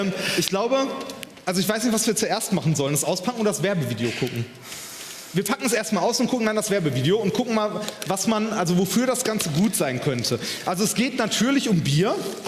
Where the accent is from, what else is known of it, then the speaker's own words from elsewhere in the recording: North Rhine-Westphalia, Germany; wir kommen aus dem Ruhrgebiet.